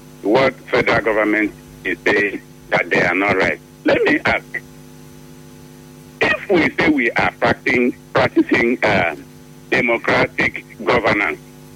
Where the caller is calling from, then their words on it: Abia, Nigeria; Because I am calling you from Imogeto Osuaku, Abia State. The same thing is happening here in Abia State.